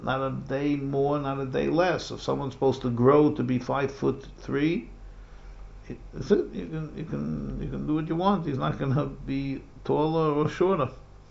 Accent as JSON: {"language": "English", "region": "New York", "country": "United States", "tie": "born or raised there", "said": "I grew up in New York, you know, we had the Daily News and the New York Post."}